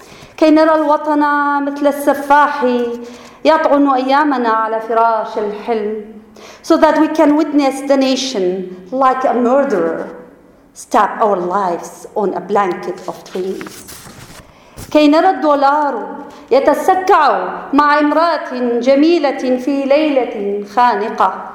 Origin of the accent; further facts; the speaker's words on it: Kurdistan Region, Iraq; now in Seattle, United States; I'm from Iraq. I'm from the Kurdish region, Kurdistan. Child of war, left in 1997, came to Seattle, fell in love with Seattle